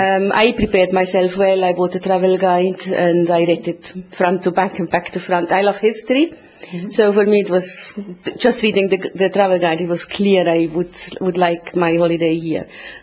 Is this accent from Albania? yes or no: no; German-speaking Switzerland, Switzerland; first language German; English is a second language; now in Malta; my mother language from Switzerland, I come from the German part, so I mainly work with the German clients